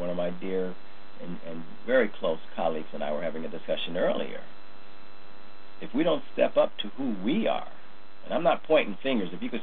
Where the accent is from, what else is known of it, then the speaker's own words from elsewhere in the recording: Cleveland, Ohio, United States; I can't forget Tamir in my hometown, Cleveland, Ohio.